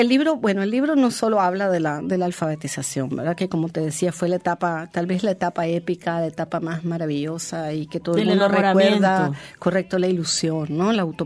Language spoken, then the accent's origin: Spanish; Argentina; accent: Argentine; also born or lived in Mexico; now in Nicaragua; yo viví en México 3 años antes de venir a Nicaragua, pero yo todavía hablaba como argentina aún viviendo en México.